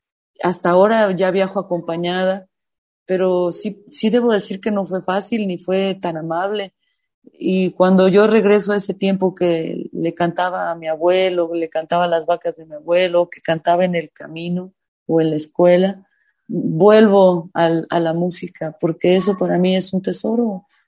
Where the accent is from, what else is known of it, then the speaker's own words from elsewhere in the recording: Mexico; Me considero un músico mexicano